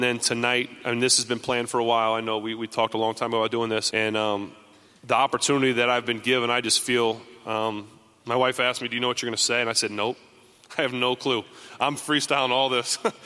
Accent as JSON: {"language": "English", "town": "Findlay", "region": "Ohio", "country": "United States", "tie": "born or raised there", "said": "So we grew up with dogs, and my hometown, Findlay, Ohio, I've got some friends on the police force"}